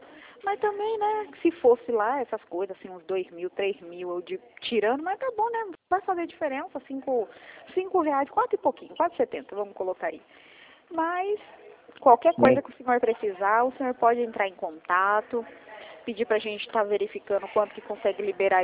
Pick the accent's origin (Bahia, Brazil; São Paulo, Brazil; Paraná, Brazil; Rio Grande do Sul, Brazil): São Paulo, Brazil; Mogi Guaçu; eu sou do interior de São Paulo.